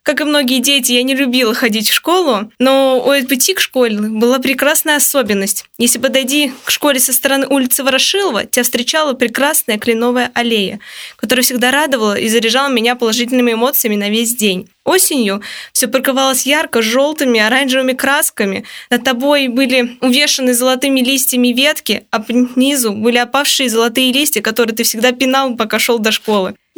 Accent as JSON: {"language": "Russian", "town": "Tolyatti", "region": "Samara Oblast", "country": "Russia", "tie": "born or raised there", "said": "мне 20 лет, я родилась и выросла в Тольятти."}